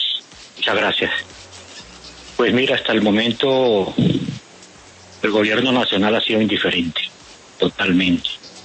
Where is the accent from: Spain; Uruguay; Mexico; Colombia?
Colombia; Arauca; respecto al problema que tenemos los araucanos en este momento. Parece que el gobierno no nos considera como colombianos.